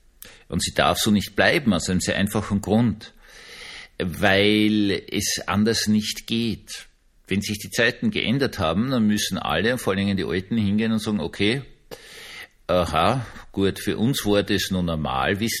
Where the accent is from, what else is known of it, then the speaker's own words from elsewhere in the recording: Austria; Dieses mein Heimatland Österreich